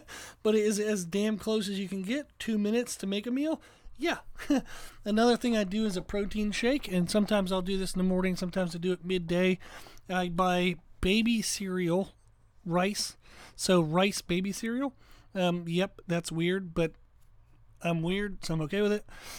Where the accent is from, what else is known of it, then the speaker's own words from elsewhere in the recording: Pennsylvania, United States; born there; I was born in Pennsylvania, so I miss sheets.